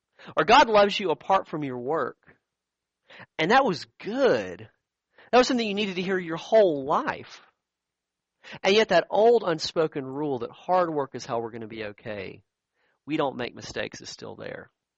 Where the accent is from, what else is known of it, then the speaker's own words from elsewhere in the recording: Alabama, United States; I grew up in South Alabama, and that was not the cool part of Alabama with like the mountains, or the old historic part of Alabama on like the coast with Mobile.